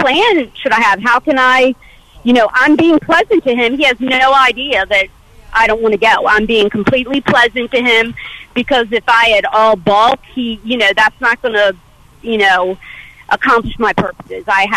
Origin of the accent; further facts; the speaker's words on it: Baltimore, Maryland, United States; I'm originally from Baltimore. And when we first got married, he was in the military, so we've had to move a couple times.